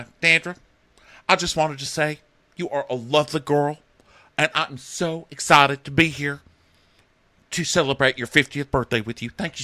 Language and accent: English; Texas, United States; It just makes me so proud as a Texan to see that much gayness.